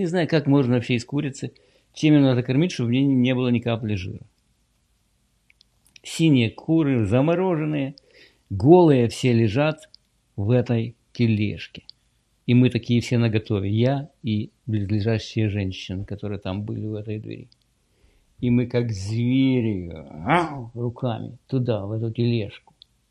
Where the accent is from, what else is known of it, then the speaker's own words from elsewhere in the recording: Kyiv, Ukraine; moved away; Прежде чем я уехал из Украины, это был какой, 91-й год, наверное, был. Или 90-й год был. Но было голодно в Украине.